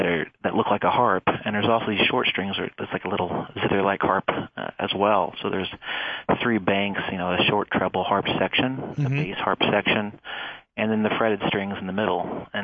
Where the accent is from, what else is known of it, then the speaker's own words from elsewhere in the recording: Muncie, Indiana, United States; I'm from Indiana originally, and I was living in Indianapolis from about 2002 to about a year and a half ago. But I recently relocated to Colorado. But yeah, and I grew up in Muncie, Indiana.